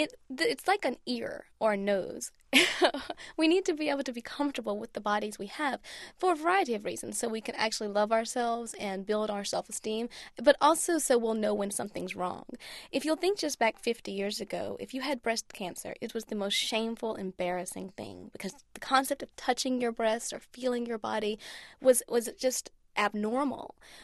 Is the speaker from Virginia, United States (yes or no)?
yes; Virginia, United States; because growing up in Southern Virginia, it was really important to me to be a strong woman.